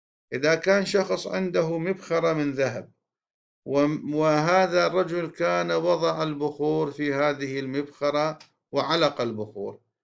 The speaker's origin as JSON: {"language": "Arabic", "country": "Iraq", "said": "وهذا موجود يعني في بلدنا العراق"}